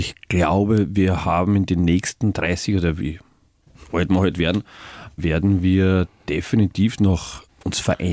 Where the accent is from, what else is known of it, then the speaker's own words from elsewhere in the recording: Lower Austria, Austria; Ich bin in Wien geboren und in Niederösterreich aufgewachsen.